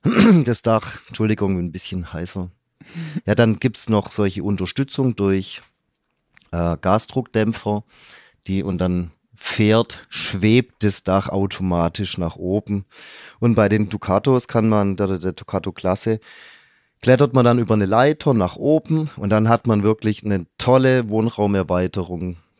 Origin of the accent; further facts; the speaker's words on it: Stuttgart, Baden-Württemberg, Germany; born there; ich als ganz gebürtiger Stuttgarter